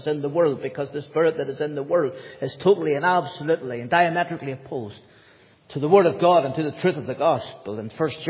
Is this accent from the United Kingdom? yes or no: yes; United Kingdom; As the British people, we can look back over our history.